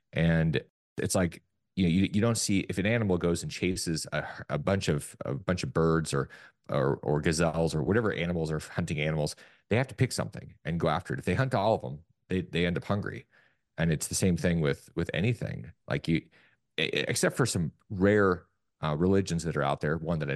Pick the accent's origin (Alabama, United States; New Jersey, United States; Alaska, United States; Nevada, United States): Alaska, United States; when I grew up in Alaska and I literally had to dodge polar bears because I was taking out the trash up in the Arctic Circle.